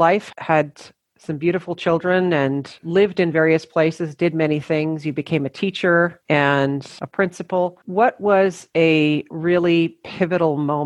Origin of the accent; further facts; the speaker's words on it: Peace River, Alberta, Canada; born there; I was born in Peace River, actually.